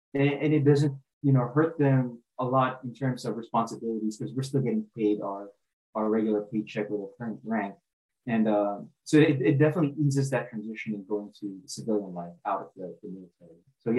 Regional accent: Philippines; moved away as an adult; now in United States; So I grew up in the Philippines, moved to the US, by the age of 21, so that's back in 2011.

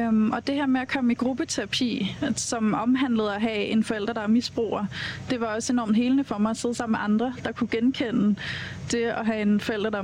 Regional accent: Copenhagen, Capital Region of Denmark, Denmark; Jeg er jo født og opvokset her i København også, ligesom dig, Lars, ude i Vandløs.

